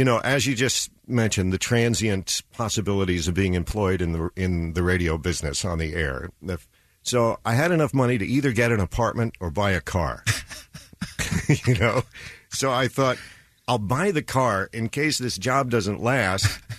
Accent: New Jersey, United States; Then I took a train to New York, where I'm from North Jersey, and so I was thrilled to be able to ask to get a job at the station I grew up listening to.

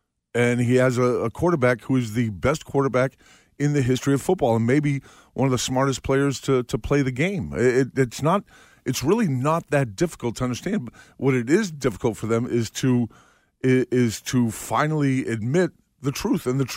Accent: Boston, Massachusetts, United States; the Yankees were to us when we were growing up in Boston.

